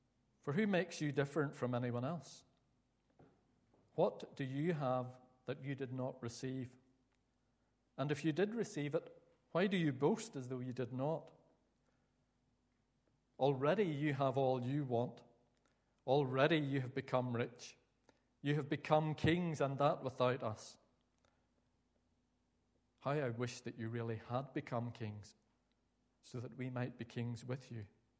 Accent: Northern Ireland, United Kingdom; I'm sure you've already worked out after just a few words that I'm from Northern Ireland.

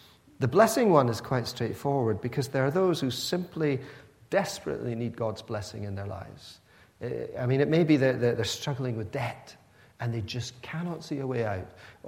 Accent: Pakistan; born there; also born or lived in Scotland, United Kingdom; So I didn't really belong in Pakistan, although I was born there, because my parents were Scottish. And yet I didn't belong in Scotland, though I went to school here, because I was born in Pakistan.

